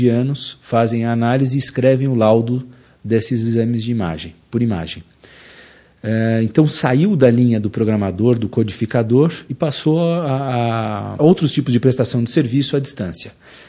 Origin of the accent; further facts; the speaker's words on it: Brazil; A observação que ele fez e que me assusta aqui como brasileiro